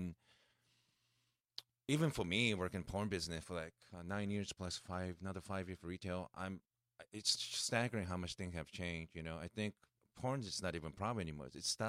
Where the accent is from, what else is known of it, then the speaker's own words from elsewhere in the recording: Japan; I think growing up in Japan, you know, we were taught that you're not supposed to express that kind of emotion.